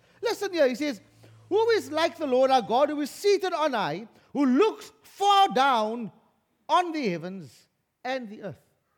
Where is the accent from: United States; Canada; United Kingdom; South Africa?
South Africa; Western Cape; I am not a South African before I am a Christian. I'm not even a Cape Colored before I'm Christian.